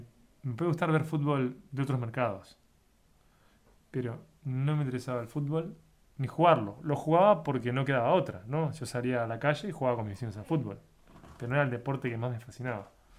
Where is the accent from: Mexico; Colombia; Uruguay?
Uruguay; soy un uruguayo que no toma mate